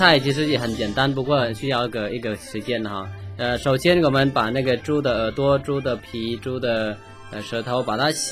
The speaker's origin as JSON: {"language": "Chinese", "country": "Vietnam", "said": "但我们越南人连这个部分还是把它拿来做的那么的好吃的一个东西"}